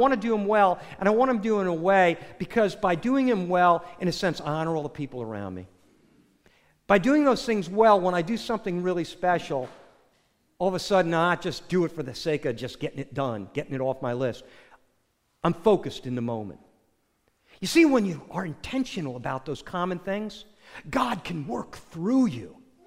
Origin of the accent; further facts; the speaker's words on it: New Jersey, United States; I mean, in my family growing up in New Jersey, Christmas was a huge deal.